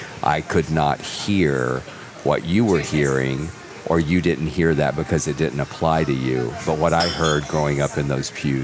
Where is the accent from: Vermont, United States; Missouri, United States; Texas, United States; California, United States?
Texas, United States; I'm from Texas, and my dad was my dad was the Southern Baptist preacher.